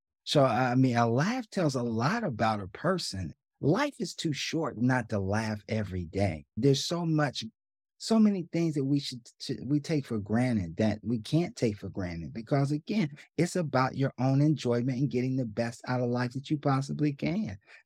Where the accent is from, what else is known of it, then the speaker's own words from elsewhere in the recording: Ohio, United States; Growing up in the Midwest, football is huge. Ohio is a hotbed for football.